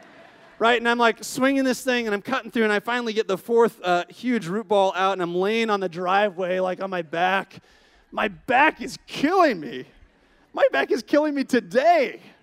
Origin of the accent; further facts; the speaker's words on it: Quad Cities, Illinois, United States; Now, I grew up in Western Illinois along the Mississippi River, farming country, right? I grew up in the city, but a relatively small city compared to like Milwaukee, right?